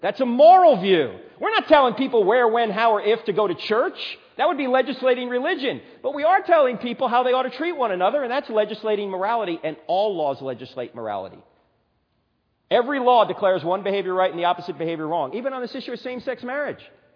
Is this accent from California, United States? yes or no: no; New Jersey, United States; In fact, I'm originally from New Jersey. Forget about it.